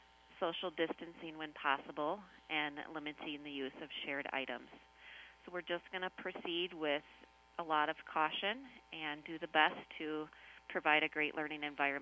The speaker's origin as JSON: {"language": "English", "town": "Riceville", "region": "Iowa", "country": "United States", "tie": "born or raised there", "also_born_or_lived": "Greene", "said": "I grew up in Riceville, and then I spent the last 20 years in Greene."}